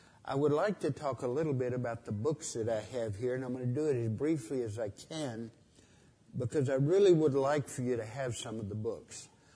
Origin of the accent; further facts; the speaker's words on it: New Mexico, United States; I grew up in New Mexico in the desert part, but we would go into the mountains of New Mexico for vacation